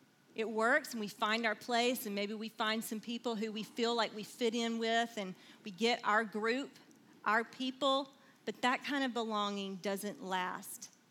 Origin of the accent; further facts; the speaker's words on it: Alabama, United States; And because I grew up in Alabama, I thought I would probably be placed somewhere in the Southeast